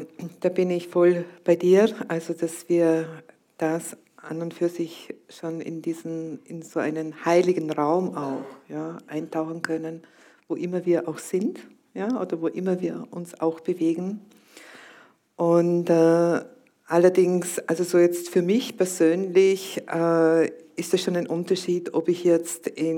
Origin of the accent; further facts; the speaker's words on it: Vorarlberg, Austria; ich komme ja aus Vorarlberg und das ist wirklich erzkatholisch und ganz, ganz konservativ.